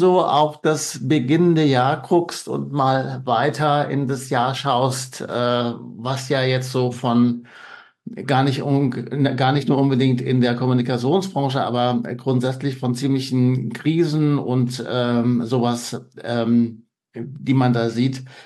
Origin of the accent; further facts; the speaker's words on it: Germany; Und wir sind ja gut im Optimieren als Deutsche